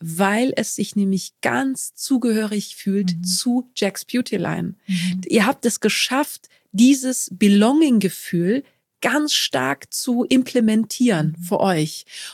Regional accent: Germany; also born or lived in Egypt; Und zwar bin ich in Ägypten geboren. Und ich bin aber schon relativ früh nach Deutschland gekommen, weil meine Eltern hier studiert haben. Und bin in Deutschland aufgewachsen, aber schon auch mit diesem Background, diesem kulturellen Background aus Ägypten.

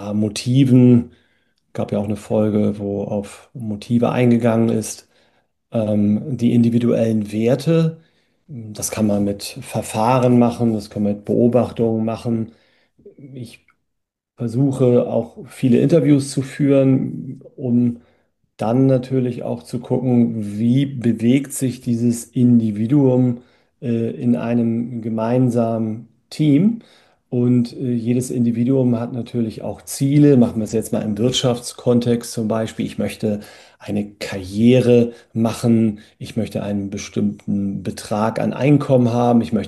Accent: Hamburg, Germany; Ich komme aus Hamburg.

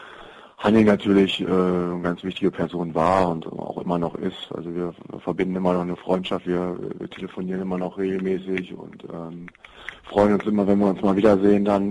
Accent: Büttgen, North Rhine-Westphalia, Germany; ich habe bin gebürtiger Büttgener, das ist ein Dorf von 6.000 Einwohnern, das ist zwar Randgebiet, Karst, Neuss, München-Gladbach, aber grundsätzlich schon von einem Dorf.

